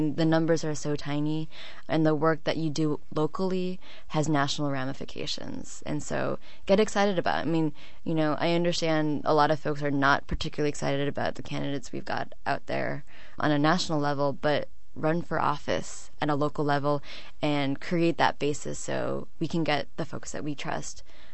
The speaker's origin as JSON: {"language": "English", "town": "San Francisco", "region": "California", "country": "United States", "said": "And then I'm from San Francisco, so that's kind of like the bluest of the blue."}